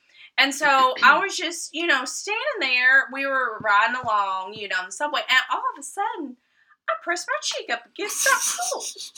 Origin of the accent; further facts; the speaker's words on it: the South, United States; Because I'm from the South, I'm bad about touching people.